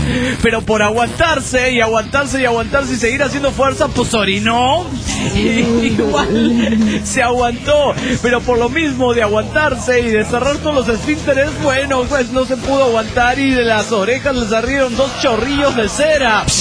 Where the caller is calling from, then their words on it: State of Mexico, Mexico; desde el Estado de México, México.